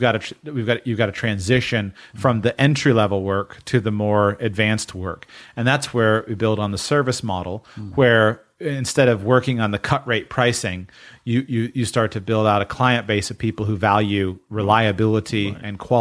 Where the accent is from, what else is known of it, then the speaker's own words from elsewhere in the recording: Nigeria; Yeah, being from Nigeria and how challenging it is. You know, you tell someone, "Hey, I'm a Nigerian,"